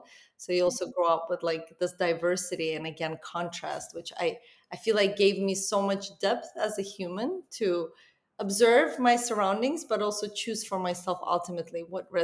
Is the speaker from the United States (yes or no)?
no; Baku, Azerbaijan; growing up in Baku, Azerbaijan, in a tiny little flat apartment.